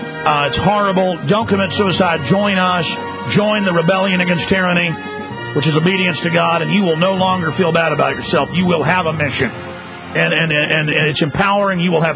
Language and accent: English; Dallas, Texas, United States; I remember growing up in Dallas and, having three or four guys corner me and start beating the hell out of me.